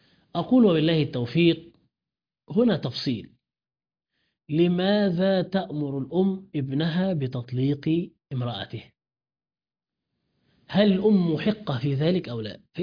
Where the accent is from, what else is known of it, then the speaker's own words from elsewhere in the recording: Egypt; بلدنا مصر